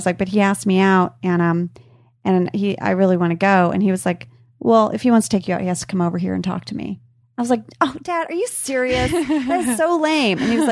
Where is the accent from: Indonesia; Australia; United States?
Indonesia; I just didn't have any of that growing up in Indonesia.